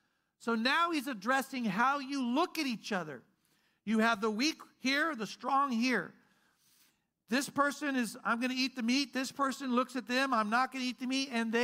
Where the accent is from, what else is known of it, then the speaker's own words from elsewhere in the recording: Midwest, United States; Now, I grew up Southern Baptist in the Midwest, and we had a lot of rules.